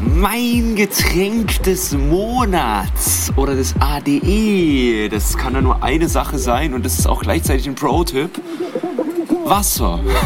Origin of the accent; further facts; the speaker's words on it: Baden-Württemberg, Germany; Ich komme selber aus dem Ländle.